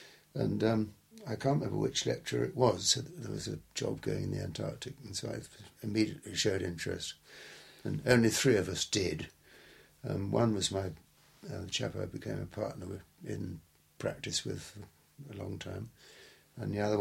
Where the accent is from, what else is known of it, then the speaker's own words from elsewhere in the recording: Sevenoaks, South East England, United Kingdom; born there; I was born in Sevenoaks in Kent on the 19th of April, 1936.